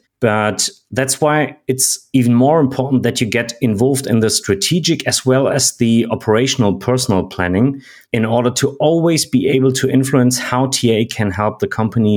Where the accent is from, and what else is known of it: Germany